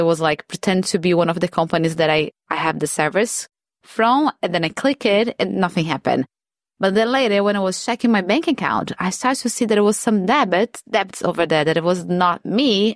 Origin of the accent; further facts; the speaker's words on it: Brazil; now in Australia; as I said, I'm from Brazil and Brazil is known as being a dangerous country.